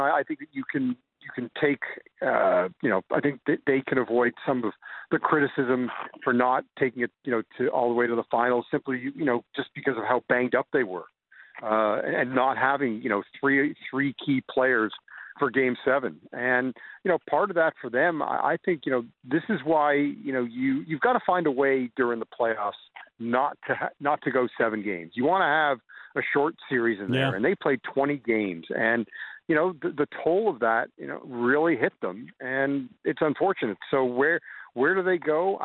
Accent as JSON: {"language": "English", "town": "Toronto", "region": "Ontario", "country": "Canada", "tie": "born or raised there", "said": "I remember growing up in Toronto"}